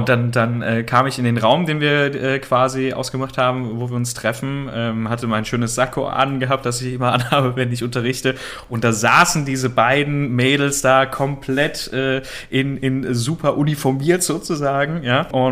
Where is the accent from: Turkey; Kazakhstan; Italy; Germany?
Italy; komme letztendlich ganz klassisch als Italiener natürlich auch aus so einer kleinen Kleinunternehmerfamilie